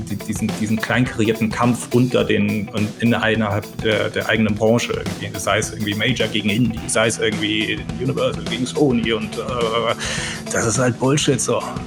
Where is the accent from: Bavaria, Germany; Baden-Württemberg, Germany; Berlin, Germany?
Baden-Württemberg, Germany; Pforzheim; aber ich bin aufgewachsen in Pforzheim. Das ist jetzt nicht gerade die progressivste Stadt, sage ich jetzt mal.